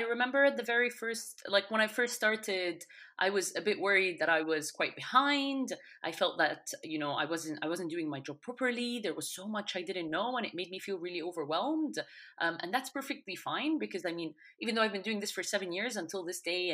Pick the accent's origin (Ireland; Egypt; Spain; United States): Egypt; English is a second language; moved away as an adult; now in London, United Kingdom; I'm currently based in London, born and raised in Egypt, and moved to the UK about 7 years ago.